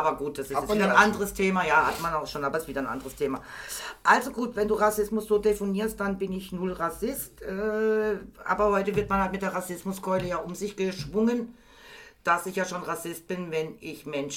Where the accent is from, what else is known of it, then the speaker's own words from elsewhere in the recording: Weil, Baden-Württemberg, Germany; born there; Also ich bin jetzt ja hier in Weil geboren, weil meine Eltern nach Weil gezogen sind.